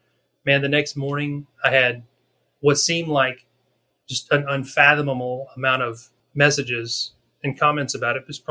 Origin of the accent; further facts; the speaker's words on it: Arkansas, United States; my background, born and raised in Arkansas, I was a cop for 14 years.